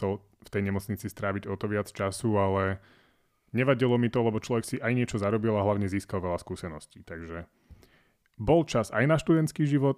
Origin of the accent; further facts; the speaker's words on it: Zvolen, Banská Bystrica Region, Slovakia; born there; ja som rodený Zvolenčan, takže ja som bol v podstate v Bystrici vždy plus minus doma